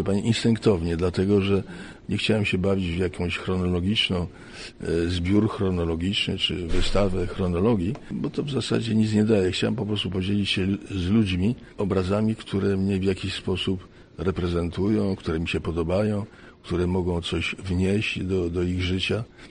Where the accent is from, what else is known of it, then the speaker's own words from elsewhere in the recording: Wieluń, Łódź Voivodeship, Poland; miasto Wieluń pozostało dla mnie właśnie tym moim rodzinnym miastem, gdzie ja coś robię.